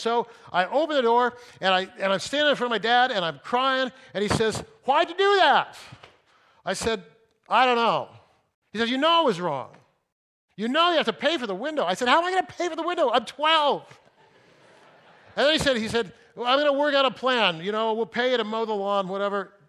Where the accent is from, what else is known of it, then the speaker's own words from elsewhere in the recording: Fresno, California, United States; I grew up in Fresno and played Little League, you know.